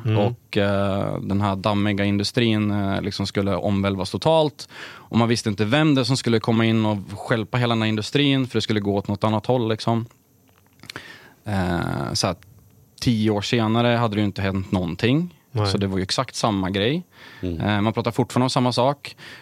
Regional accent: Sundsvall, Västernorrland County, Sweden; Då började jag jobba på ett elbolag som fanns i Sundsvall där jag är uppvuxen.

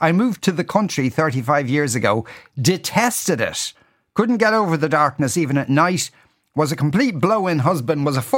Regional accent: Wicklow, Leinster, Ireland; also born or lived in Sydney / Dublin; I'm from Wicklow and we're overrun with them. I totally concur with how the Dub feels. I'm West-based after years in Sydney and Dublin.

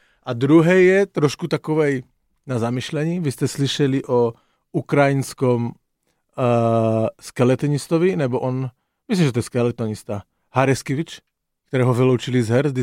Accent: Czechia; Ďakujem, že si mi ho pripomňal a že som z Česka.

